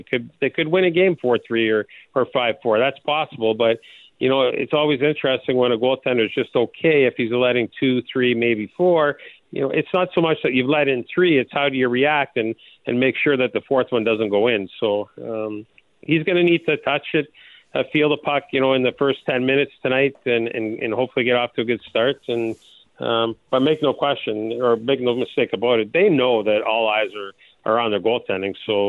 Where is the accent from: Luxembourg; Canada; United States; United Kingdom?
Canada; Like, I'm obviously a Canadian and I'm pulling for Team Canada.